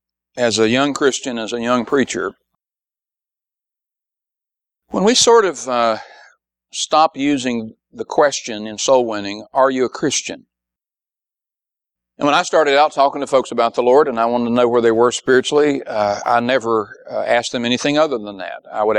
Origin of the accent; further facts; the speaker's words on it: United States; born there; And I was born in America.